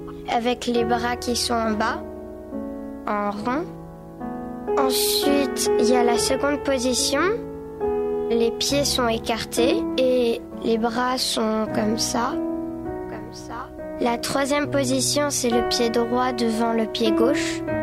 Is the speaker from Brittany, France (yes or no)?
yes; Brittany, France; je suis bretonne anglaise.